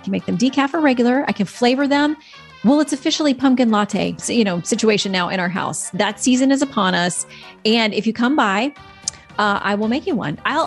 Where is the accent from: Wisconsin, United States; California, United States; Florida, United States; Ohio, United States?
Florida, United States; I'm from Florida, so I mean, once it's below 70, I am bundling up.